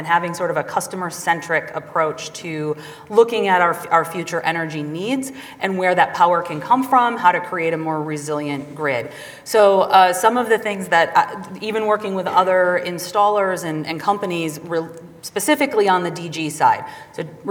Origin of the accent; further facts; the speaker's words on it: Wisconsin, United States; I'm from Wisconsin. I'm a Wisconsinite. I live in Milwaukee